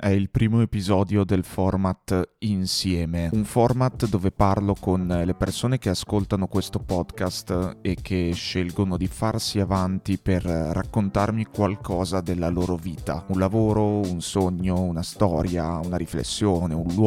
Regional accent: Bologna, Emilia-Romagna, Italy; perché tu sei di Bologna e anch'io sono di Bologna

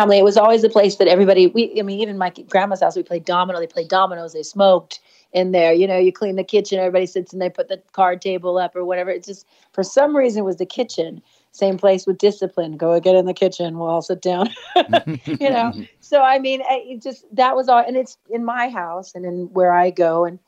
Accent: Los Angeles, California, United States; Well, I fumble through Spanish. No, I speak good. I mean, I understand more than I can speak.

